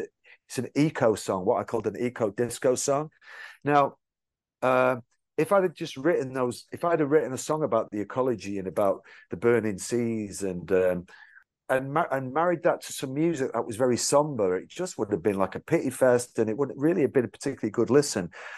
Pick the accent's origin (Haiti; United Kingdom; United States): United Kingdom; England; because I'm from England, you know.